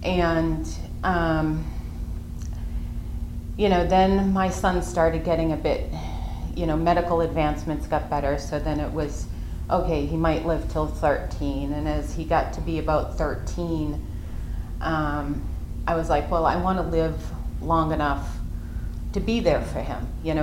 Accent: Massachusetts, United States; So, I'm from Massachusetts. I live about 35 minutes from here

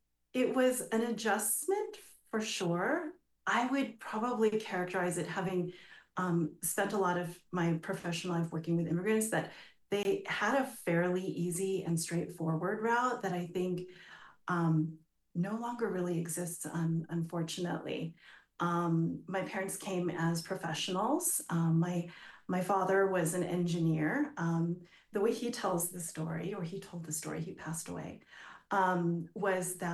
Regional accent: California, United States; So I grew up in the suburbs of the East Bay. But I consider my childhood partially growing up in Oakland because that was part of our community.

